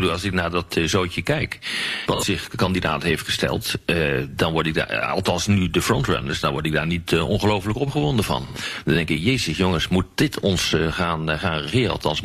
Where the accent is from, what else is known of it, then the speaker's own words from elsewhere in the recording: Netherlands; Ik ben Nederlander en geen Amerikaan.